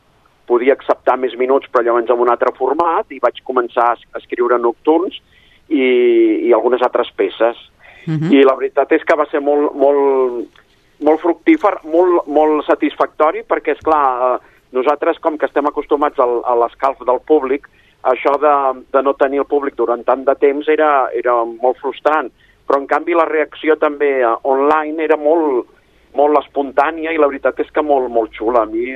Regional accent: Barcelona, Catalonia, Spain; jo soc de Barcelona

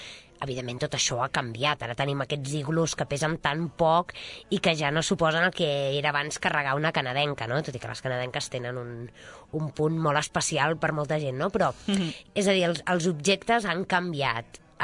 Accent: Sant Llorenç Savall, Catalonia, Spain; Jo soc de Sant Llorenç Savall, d'aquí del Vallès, molt a prop de Sabadell, i anava al cau d'allà, no?, que encara existeix, l'agrupament Escolta i Guia 7.

